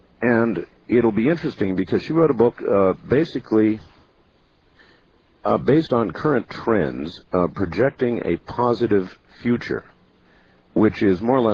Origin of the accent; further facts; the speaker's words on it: Northeast, United States; I grew up in the Northeast, and to be on the radio station that you grew up with is a serious psychological, it's for me an impediment.